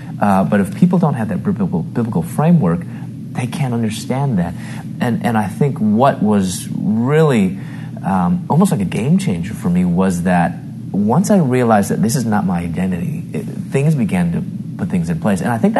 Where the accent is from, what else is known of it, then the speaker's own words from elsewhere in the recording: Chicago, Illinois, United States; moved away as an adult; now in Louisville, United States; I'm from Chicago. I moved to Louisville, Kentucky. I was pursuing my doctorate in dentistry.